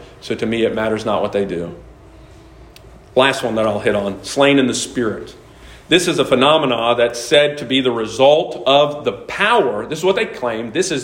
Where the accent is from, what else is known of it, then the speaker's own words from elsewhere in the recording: Chillicothe, Ohio, United States; I'm from Chillicothe, so I know personally of ones in Chillicothe.